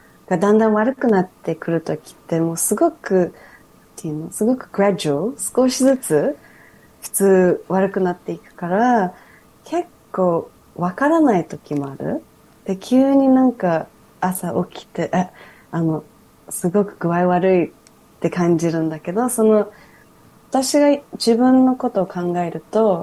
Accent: Australia; 私はオーストラリア育ちなのに

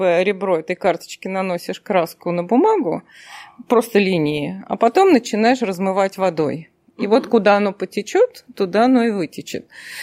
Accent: Moscow Oblast, Russia; Ну, поскольку я из России, из Подмосковья изначально, ну и Москва, Московская область

